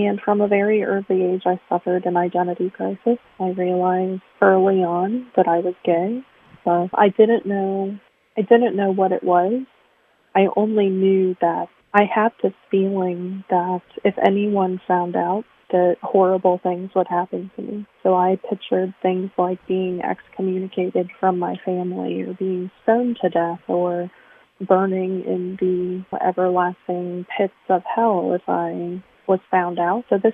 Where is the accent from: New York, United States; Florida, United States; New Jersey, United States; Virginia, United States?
Florida, United States; Sure. I grew up in South Florida. I'm 42, so 70s, 80s, 90s down there.